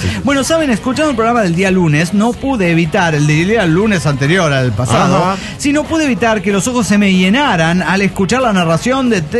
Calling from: Guadalajara, Jalisco, Mexico; de Guadalajara.

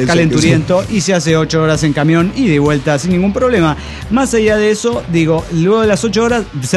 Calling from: Morelia, Michoacán, Mexico; de Morelia, Michoacán.

